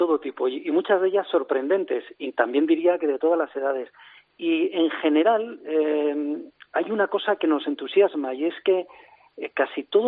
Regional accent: Madrid, Community of Madrid, Spain; que yo creo que somos todos los madrileños

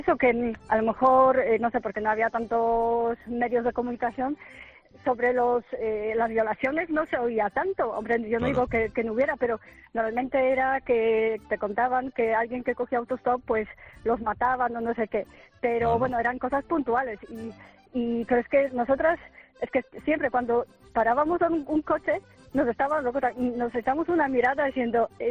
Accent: Poland; moved away as an adult; now in Madrid, Spain; yo soy de Polonia, soy polaca. Ah, ya vivo 17 años en Madrid. Uh-huh. Y pues tenía que puntuarlo porque... Y tengo 40 años

